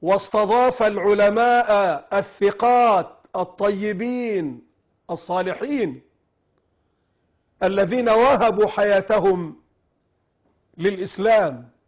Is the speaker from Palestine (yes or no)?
no; Egypt